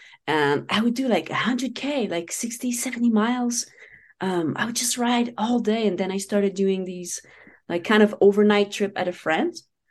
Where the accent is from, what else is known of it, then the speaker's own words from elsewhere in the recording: Eastern Canada, Canada; I'm in Colorado right now, but I'm Canadian, so I'm from Canada.